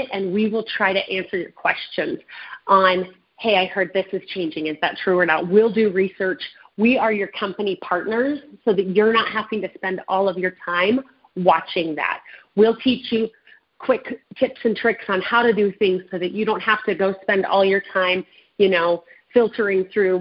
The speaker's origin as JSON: {"language": "English", "town": "St. Louis", "region": "Missouri", "country": "United States", "tie": "born or raised there", "moved": "yes", "lives_now": "Utah, United States", "said": "I grew up in St. Louis. I haven't lived there for 30 years. I've been in school or working in Utah"}